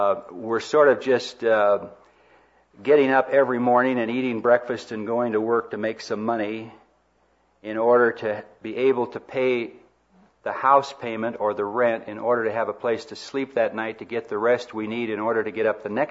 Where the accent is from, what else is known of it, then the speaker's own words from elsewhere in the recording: Peoria, Illinois, United States; also born or lived in Rushville, United States; And Peoria was my hometown. I was born in a little town downriver from there called Rushville, Illinois. Anybody know where Rushville, Illinois is?